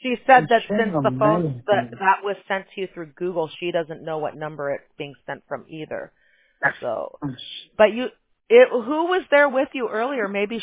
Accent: Chicago, Illinois, United States; now in California, United States; Originally, I'm from Chicago, but we're in California now.

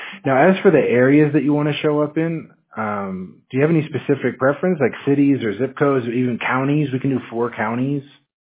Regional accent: Seattle, Washington, United States; I'm actually from Washington State, like Seattle, you know, like is wet over there. It's cold.

